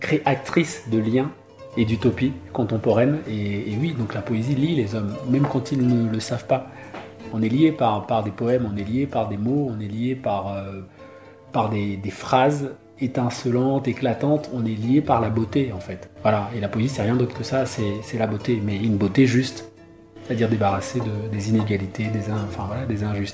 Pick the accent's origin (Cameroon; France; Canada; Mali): Cameroon; French is a second language; important de rappeler que je suis camerounais parce que je pense écrire le français dans ma langue maternelle